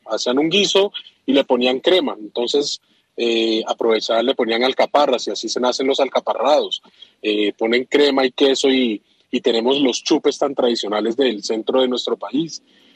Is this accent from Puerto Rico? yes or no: no; Colombia; Eso hizo parte del encanto de nosotros como colombianos y ser primera vez allá.